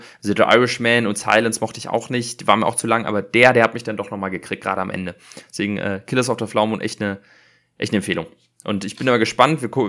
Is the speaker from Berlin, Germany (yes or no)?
yes; Berlin, Germany; ich bin selber in Berlin groß geworden, zwar nicht im Gropiusbau und auch nicht zu der Zeit, also ich bin in Wannsee-Steglitz groß geworden, also das ist eigentlich fast eine andere Stadt, das ist sehr privilegiert